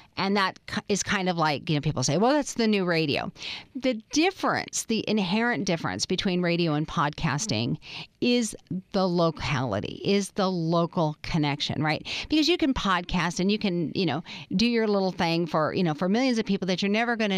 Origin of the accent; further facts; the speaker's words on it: Seattle, Washington, United States; I'm from Seattle originally